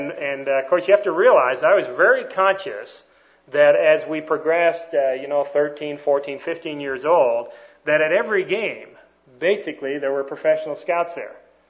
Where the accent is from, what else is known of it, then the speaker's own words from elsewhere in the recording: Canada; I was born and raised in Canada. I'm 41 years old, in case you're wondering.